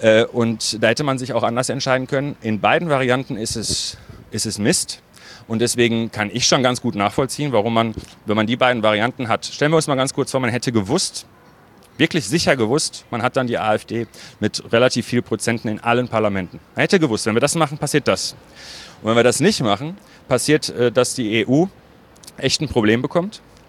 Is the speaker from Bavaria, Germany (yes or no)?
no; North Rhine-Westphalia, Germany; Also das Ruhrgebiet ist meine Heimat.